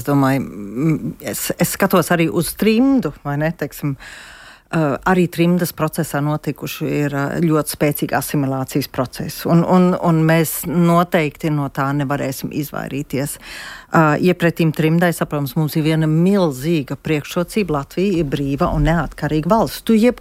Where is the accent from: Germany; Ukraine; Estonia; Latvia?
Germany; Nu, es varu teikt, ka es uzaugu Vācijā un es uzaugu vienā vidē, kur nebija latviešu.